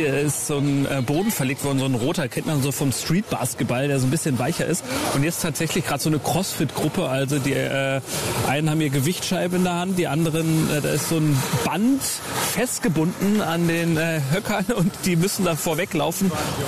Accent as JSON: {"language": "German", "region": "Berlin", "country": "Germany"}